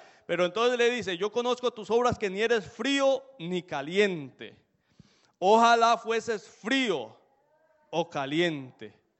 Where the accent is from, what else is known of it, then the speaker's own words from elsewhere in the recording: Costa Rica; Allá en mi país, en Costa Rica, es muy frío, donde nosotros vivimos es campo, y allá no teníamos duchas como aquí